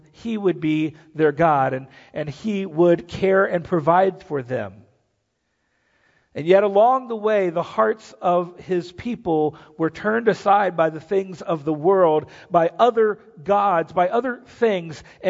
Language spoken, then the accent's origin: English; South Carolina, United States; But my home state of South Carolina has been a place that the eyes of at least the nation have been on